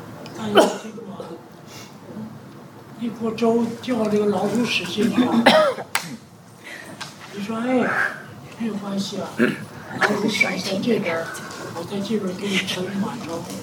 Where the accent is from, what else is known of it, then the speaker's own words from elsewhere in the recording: China; 实际上你有时候看到我们中国人画画